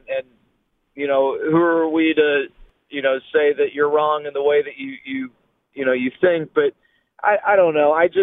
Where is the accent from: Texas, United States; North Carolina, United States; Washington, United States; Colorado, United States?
Texas, United States; Dallas; Amy, I grew up in Dallas. I grew up a diehard Rangers fan